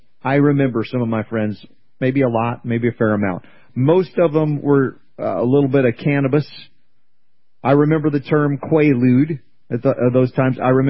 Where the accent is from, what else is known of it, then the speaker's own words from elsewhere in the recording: the South, United States; I grew up in the South and we drank beer before.